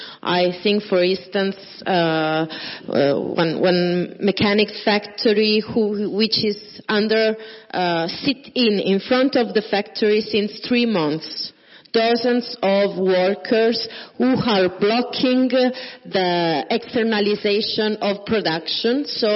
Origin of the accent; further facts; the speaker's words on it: Bologna, Emilia-Romagna, Italy; I come from Bologna, which is both an industrial and a service logistic and building sector or whatever, productive reality.